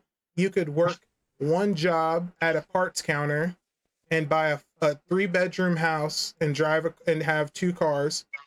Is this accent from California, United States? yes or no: yes; California, United States; back when I was growing up in California, a three bedroom was like $1,500 to $1,700.